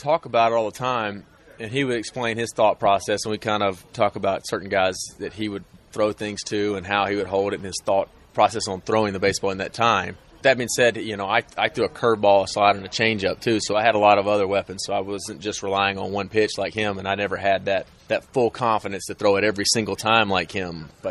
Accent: Tuscaloosa, Alabama, United States; geez, a lot of Alabama was hit. There was like 200 something tornadoes went off through the state, but my hometown Tuscaloosa was hit by an F4 or F5.

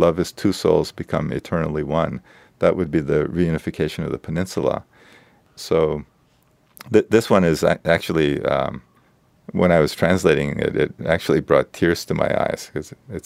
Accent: South Korea; English is a second language; When I was growing up in South Korea

